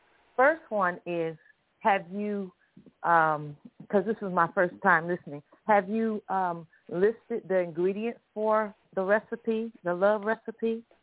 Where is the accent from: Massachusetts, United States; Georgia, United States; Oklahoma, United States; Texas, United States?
Georgia, United States; Atlanta; I'm from Atlanta, Georgia.